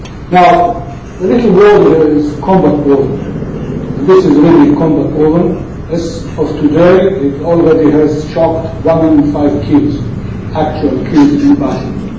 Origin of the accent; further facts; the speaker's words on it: Southern District, Israel; my hometown is where this zero is.